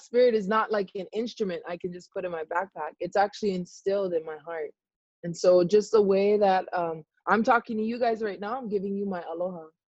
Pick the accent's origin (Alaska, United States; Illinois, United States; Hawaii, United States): Hawaii, United States; Kahalu'u; I'm from one of the smallest towns on Oahu. My hometown is called Kahalu'u. It's right in between Kaneohe and then on your way out to the North Shore.